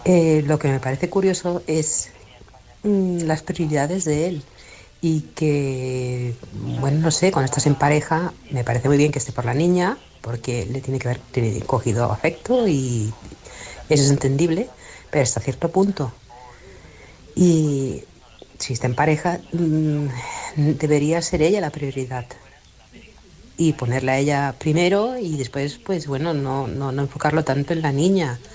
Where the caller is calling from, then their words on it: Barcelona, Catalonia, Spain; de Barcelona.